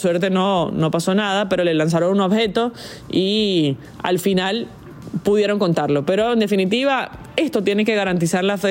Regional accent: Venezuela; nos da mucha satisfacción como venezolanos ver el talento que se está desarrollando en nuestro país.

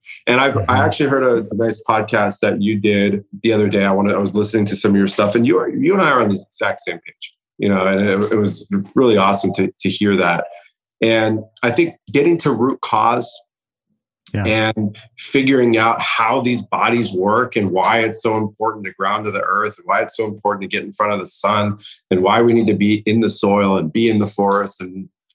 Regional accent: Iran; first language Persian; English is a second language; And so Farsi, for example, which is my native language, it's hard to translate to English because one word takes you down a fable, right?

